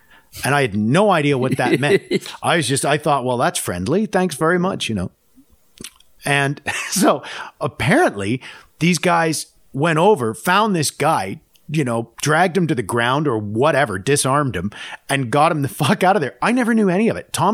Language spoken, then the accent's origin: English; Canada; accent: Canadian; comparing slang, because his Mexican accent and my Canadian accent, right?